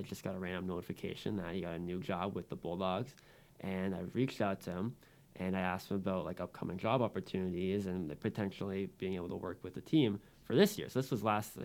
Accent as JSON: {"language": "English", "town": "Waterloo", "region": "Ontario", "country": "Canada", "said": "I'm also from Waterloo, like Umaima. Yeah. So I worked for the city of Waterloo last year"}